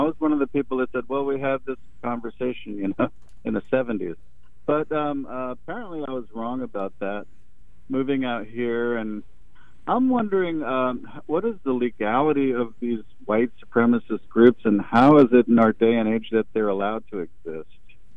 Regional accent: New York City, New York, United States; I guess I'm Jewish, though. But I guess now we've graduated to being white. I'm from New York City. I felt like when I grew up, I'm 61 years old.

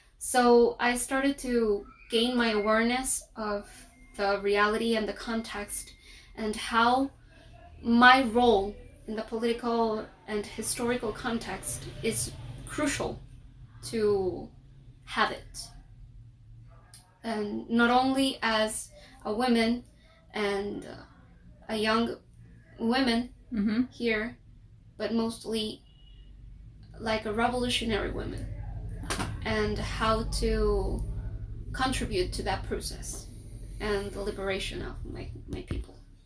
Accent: El Hatillo, Miranda, Venezuela; also born or lived in Caracas; I am 24 years old. I was born and raised here in Caracas, Venezuela. Well, born in Caracas, raised in Miranda, in El Atillo.

